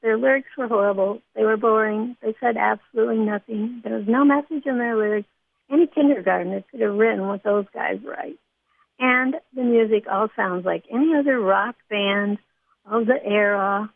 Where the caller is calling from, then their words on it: Nashville, Tennessee, United States; I'm calling from Nashville, Tennessee.